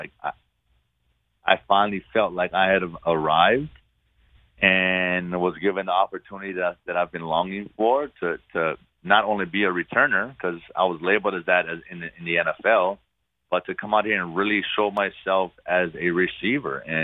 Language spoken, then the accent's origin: English; Hawaii, United States; Like, I'm from Hawaii, right? I don't like the cold, but it is what it is.